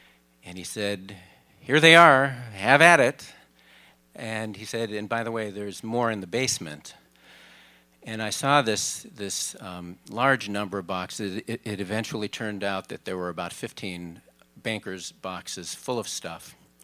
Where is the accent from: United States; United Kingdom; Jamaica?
United States; Minneapolis, Minnesota; one day I traveled from my hometown, Minneapolis, to a town in Northern California, Fairfield, California